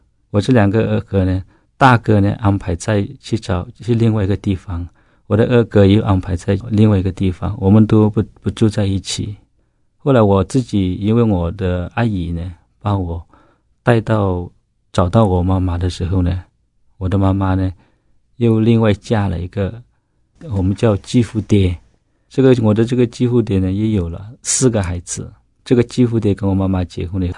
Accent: Myanmar; 我自己是在缅甸出生的啊

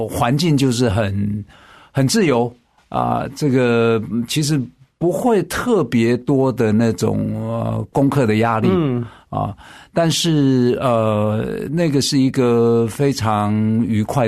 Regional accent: Taitung County, Taiwan; 我是土生土长的台东人，我在小学四年级的时候， … 他当选台东的县长啊

